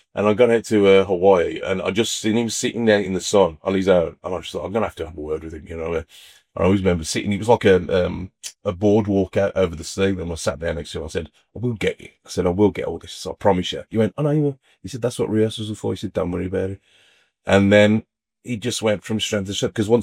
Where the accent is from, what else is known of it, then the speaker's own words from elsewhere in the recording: Birmingham, West Midlands, United Kingdom; no, I'm not from the Black Country, I'm from Birmingham